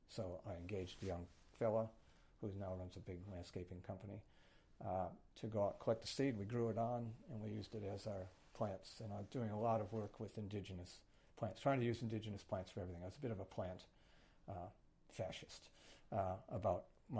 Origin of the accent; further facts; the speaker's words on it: United States; I'm an American kid, conservative family.